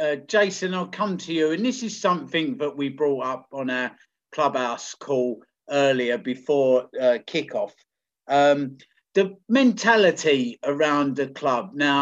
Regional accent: Hackney, London, United Kingdom; I'm from Hackney, but it's a lot of years.

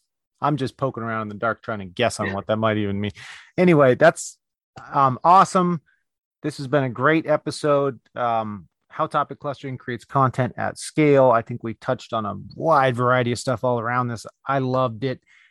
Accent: California, United States; born or raised there

